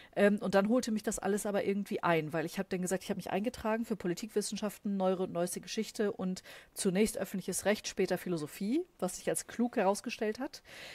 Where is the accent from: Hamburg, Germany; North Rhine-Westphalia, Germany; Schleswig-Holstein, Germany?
Schleswig-Holstein, Germany; Ich komme aus Schleswig-Holstein.